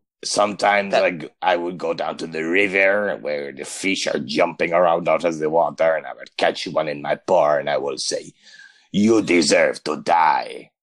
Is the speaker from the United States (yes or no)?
no; France; accent: French; I'm from France, but I just never learn. I just always learn English.